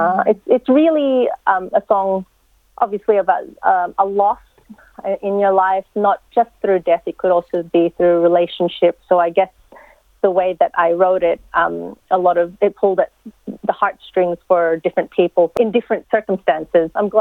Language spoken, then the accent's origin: English; Philippines; because that's who I sort of look like, being Filipino.